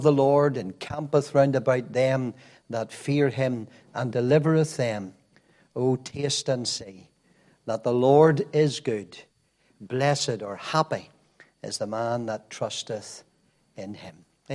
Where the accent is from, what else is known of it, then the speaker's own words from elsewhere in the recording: Nottingham, East Midlands, United Kingdom; born there; I was born in England. I know you're hard to believe whenever you hear this accent, but I was born in Nottingham